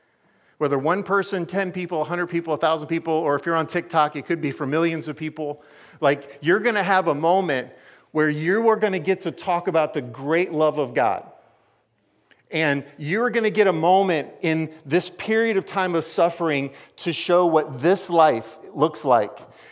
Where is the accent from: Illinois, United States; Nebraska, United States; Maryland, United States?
Maryland, United States; growing up in Prince George's County, Maryland, and the diversity in the areas